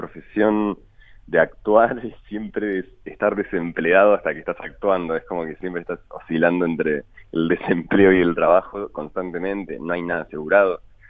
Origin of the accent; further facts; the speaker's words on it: Uruguay; Como actor uruguayo es muy difícil, a no ser que seas muy positivo, es muy difícil soñar con el cine.